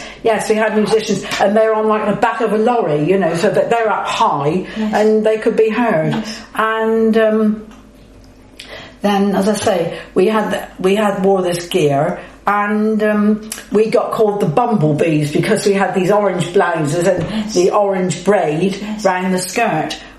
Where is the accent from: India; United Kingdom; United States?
United Kingdom; Poole, South West England; born there; I was born actually in Poole in Dorset